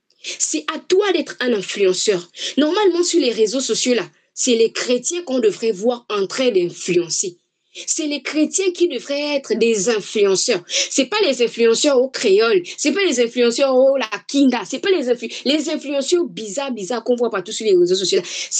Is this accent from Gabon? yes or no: yes; Mimongo, Ngounié, Gabon; l'évangile est arrivé jusque chez moi à Mimongo, là-bas où il n'y a même pas la route pour arriver là-bas